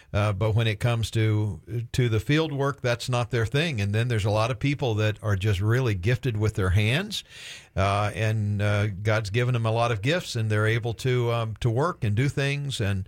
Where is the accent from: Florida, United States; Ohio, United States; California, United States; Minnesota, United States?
Florida, United States; Hobe Sound; Well, I'm a native, and I have a close friend. We grew up in Hope Sound together